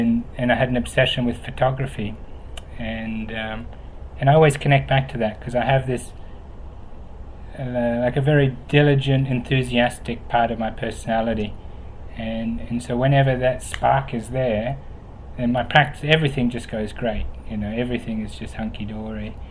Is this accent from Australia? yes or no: yes; Pemberton, Western Australia, Australia; So I'm a West Australian. I grew up down in Pemberton on an apple orchard.